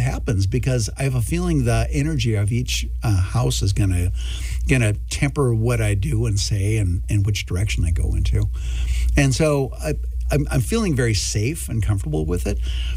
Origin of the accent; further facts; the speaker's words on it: Bagley, United States; And so I'm going to talk about what it's like growing up in Bagley, this small little town.